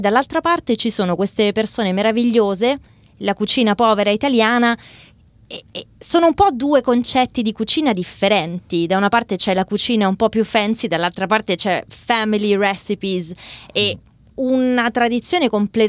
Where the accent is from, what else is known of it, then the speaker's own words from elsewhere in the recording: Rome, Lazio, Italy; io sono romana